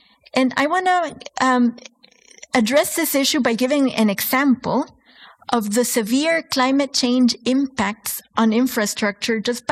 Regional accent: Honduras; I grew up in Honduras, and these are pictures of, you know, very close to where I grew up.

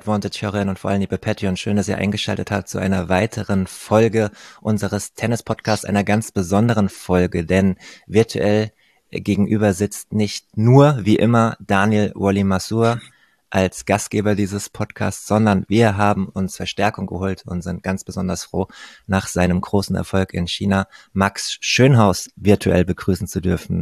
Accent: Hesse, Germany; also born or lived in Hamburg / Munich; ich lebe im Rheingau, 20 Minuten von Wiesbaden entfernt. Krass. Ich bin wieder hier zurückgezogen, das ist meine Heimat, der schöne Rheingau. Ich habe auch in Hamburg und München beruflich gelebt, bin jetzt 4 Jahre wieder hier

